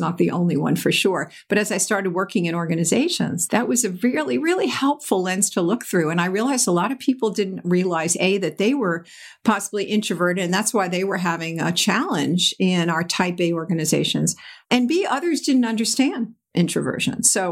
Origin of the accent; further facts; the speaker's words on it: New York, United States; We were vacationing out on Eastern Long Island, where I grew up on in the New York area